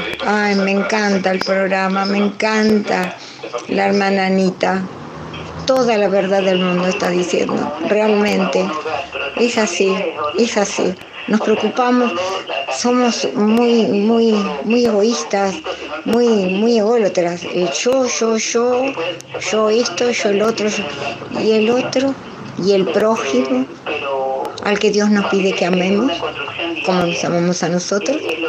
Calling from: Mar del Plata, Buenos Aires Province, Argentina; de Mar del Plata.

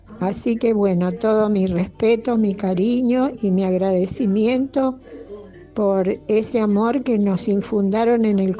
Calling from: Unquillo, Córdoba, Argentina; de Unquillo.

